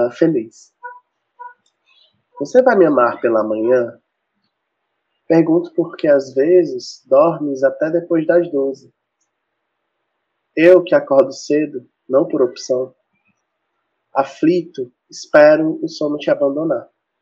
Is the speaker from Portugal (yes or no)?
no; Pentecoste, Ceará, Brazil; E eu pretendo lançar na minha cidade natal, que é Pentecoste, no dia 25, no dia seguinte.